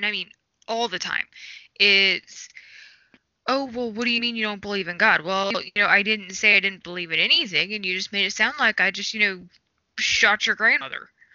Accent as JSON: {"language": "English", "region": "California", "country": "United States", "tie": "born or raised there", "said": "I grew up in California for a good portion of my life"}